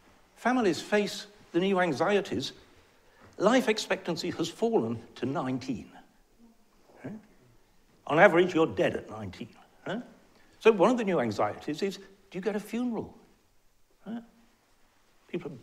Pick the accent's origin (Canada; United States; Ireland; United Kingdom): United Kingdom; Sheffield, Yorkshire and the Humber; it occurred in the cities where I grew up, the north of England. I grew up in Sheffield.